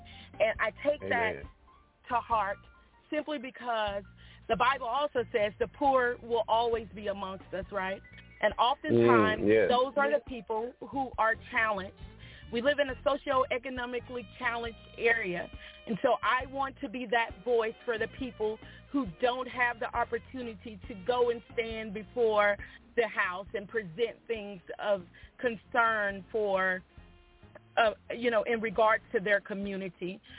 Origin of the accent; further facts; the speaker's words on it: Pine Bluff, Arkansas, United States; I am from Pine Bluff, Arkansas, born and raised.